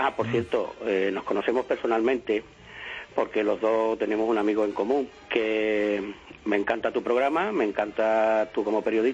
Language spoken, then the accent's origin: Spanish; Seville, Andalusia, Spain; de Sevilla.